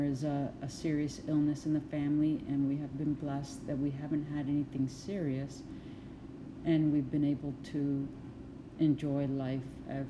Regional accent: Puerto Rico; born there; I was born in Puerto Rico. I was born in Puerto Rico in 1966. I have some wonderful memories of there.

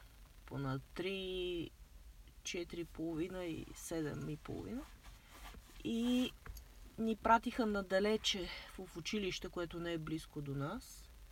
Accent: Sofia, Sofia City, Bulgaria; И там съм пораснала и аз съм много се гордея с това, че съм израснала в София. Аз съм се вода като столичанка.

